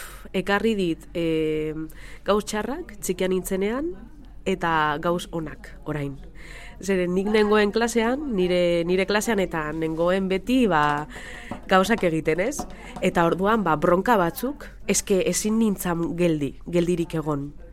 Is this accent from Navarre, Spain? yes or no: no; Irun, Basque Country, Spain; born there; Ba bai, nik hemen jaio naiz Irunen.